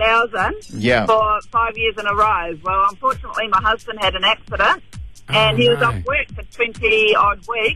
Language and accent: English; New Zealand; So I'm a Kiwi.